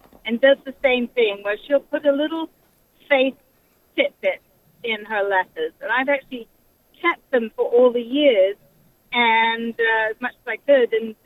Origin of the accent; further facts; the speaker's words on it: England, United Kingdom; born there; I was born in England. I'm half German. My mother and parents lived in France.